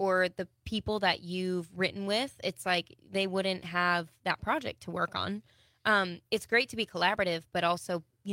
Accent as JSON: {"language": "English", "town": "La Crosse", "region": "Wisconsin", "country": "United States", "tie": "born there", "said": "I was born in La Crosse and my parents used to go to the bar at Moxie's all the time."}